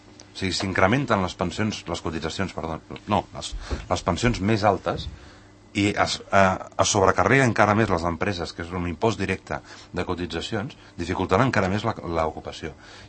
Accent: Catalonia, Spain; jo com a català

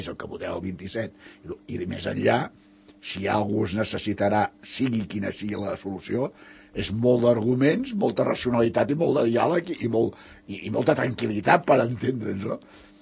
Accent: Catalonia, Spain; Jo com a català vaig dir

